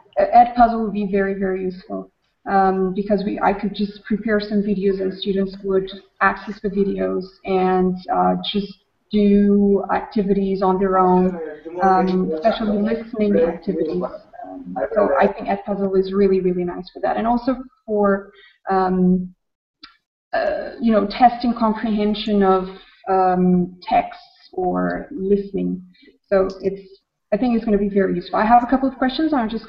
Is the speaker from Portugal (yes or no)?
yes; Portugal; I'm from Portugal.